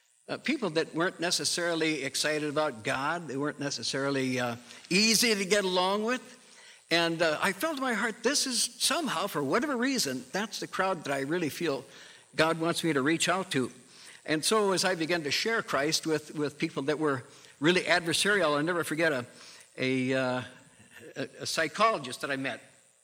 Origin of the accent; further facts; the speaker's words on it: North Dakota, United States; I am from a foreign country, as I mentioned in the first service. I'm from North Dakota. It's way yonder.